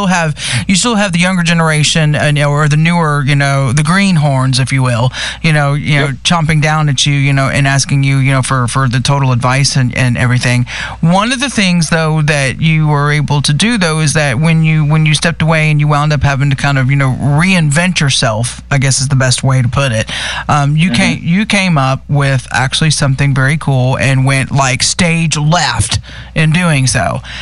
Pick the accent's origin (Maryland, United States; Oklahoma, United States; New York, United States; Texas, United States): New York, United States; Monroe; also born or lived in Goshen; I'm originally from New York. It's just been a long time since I've been there.